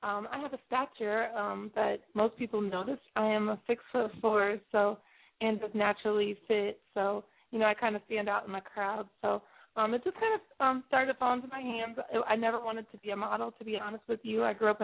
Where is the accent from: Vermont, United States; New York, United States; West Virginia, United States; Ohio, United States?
Ohio, United States; You're going to Ohio. That's my home state.